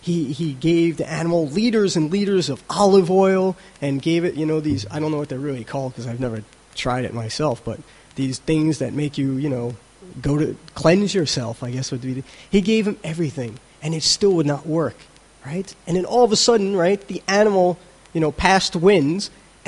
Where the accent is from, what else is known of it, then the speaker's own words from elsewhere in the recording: United States; see, I'm an American, and so Americans, we do, I don't know if they do it in Europe, they call a New Year's resolution.